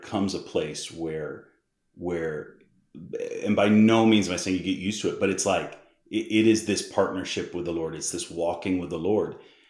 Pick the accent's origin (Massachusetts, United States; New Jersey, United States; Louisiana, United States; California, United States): Massachusetts, United States; I'm from Massachusetts, right? So I grew up in I have a Harvard educated grandfather.